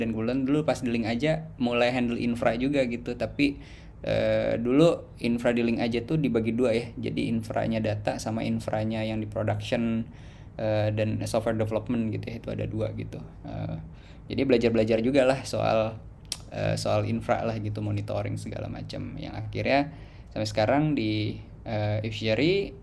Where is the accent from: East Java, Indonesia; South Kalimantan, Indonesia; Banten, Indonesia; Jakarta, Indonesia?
Jakarta, Indonesia; saya dari SD sampai SMA di Jakarta gitu ya, terus mulai merantau tuh pas kuliah sebenarnya, merantau tuh juga nggak jauh-jauh banget di Jogja gitu